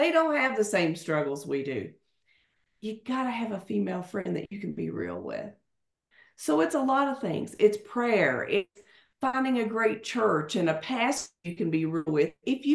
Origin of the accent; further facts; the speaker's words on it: Kentucky, United States; you're from Kentucky, I'm from Kentucky.